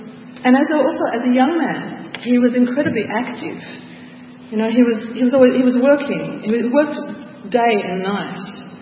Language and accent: English; Australia; I'm also an Aussie, so I'm coming home also as an Aussie.